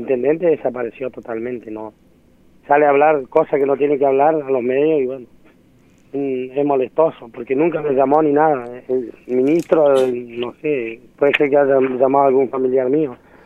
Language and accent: Spanish; Esquel, Chubut, Argentina; Nosotros somos de Esquel